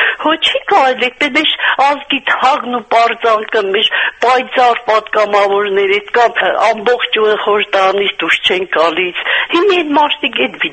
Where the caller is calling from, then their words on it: Gyumri, Shirak, Armenia; Ես Գյումրիից եմ, տարիքս արդեն մոտ 70